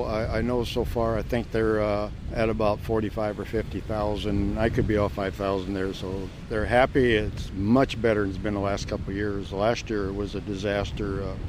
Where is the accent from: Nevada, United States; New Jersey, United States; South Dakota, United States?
South Dakota, United States; I'm from South Dakota, and I do some cooking for part of the crew